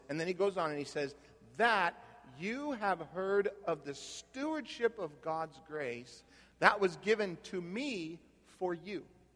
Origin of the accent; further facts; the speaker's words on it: Phoenix, Arizona, United States; I go, yeah, I know. I'm from Phoenix.